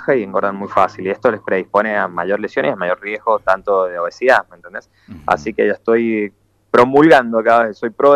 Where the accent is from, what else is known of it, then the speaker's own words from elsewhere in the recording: Argentina; soy el único argentino que estoy realizando este máster